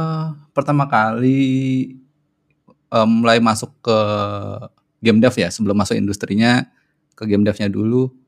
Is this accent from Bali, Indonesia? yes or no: yes; Denpasar, Bali, Indonesia; now in Yogyakarta, Indonesia; Bukan, bukan. Aku lahir besar di Denpasar, Bali.